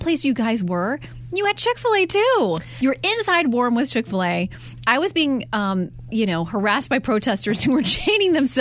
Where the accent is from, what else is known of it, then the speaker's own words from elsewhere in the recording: Florida, United States; I listen, I'm from Florida.